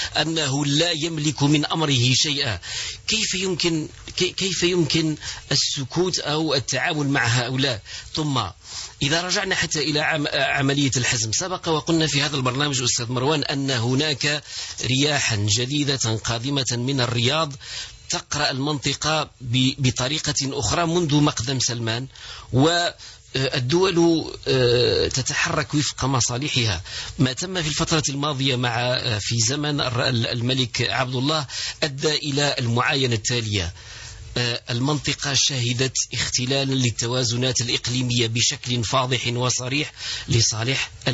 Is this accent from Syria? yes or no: no; Algeria; نحن كنا جميعا كجزائريين نتمنى أن يسود منطق الحوار